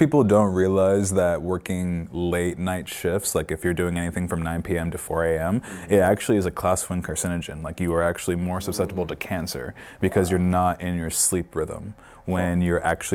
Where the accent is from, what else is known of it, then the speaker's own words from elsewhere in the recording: Hayward, California, United States; I am from Hayward, California, Bay Area all day. I am 28 years old.